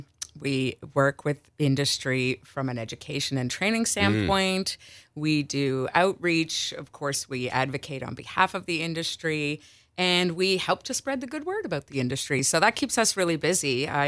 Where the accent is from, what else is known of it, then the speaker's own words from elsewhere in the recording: Saskatchewan, Canada; moved away as an adult; now in Charlottetown, Canada; Well, I'm originally from Saskatchewan. I moved here in 2000.